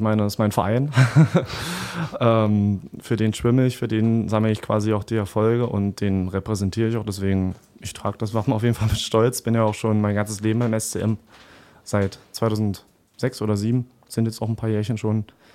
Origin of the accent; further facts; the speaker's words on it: Magdeburg, Saxony-Anhalt, Germany; Magdeburg ist meine Heimat so und ich fühle mich pudelwohl hier, habe ja auch meinen Lebensmittelpunkt hier